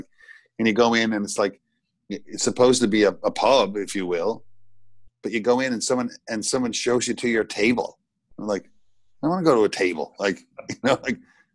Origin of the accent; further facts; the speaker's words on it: Petty Harbor, Newfoundland and Labrador, Canada; stuff that I had in my adult life and in my young life growing up in Petty Harbor